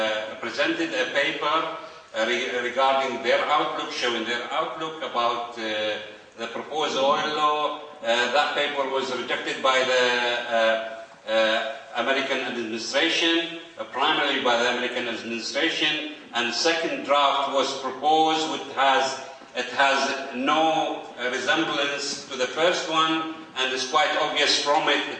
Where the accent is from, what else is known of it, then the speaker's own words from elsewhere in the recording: Basra, Basra Governorate, Iraq; I am a Shiite from Basra, southern Iraq.